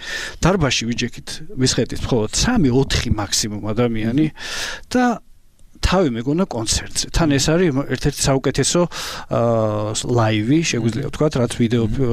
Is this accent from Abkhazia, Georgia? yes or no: no; Kutaisi, Imereti, Georgia; ხო და ქუთაისში სადაც ვიზრდებოდი იმ პერიოდში გადიოდა პარალელურად სხვა კინოთეატრში კიკონგი.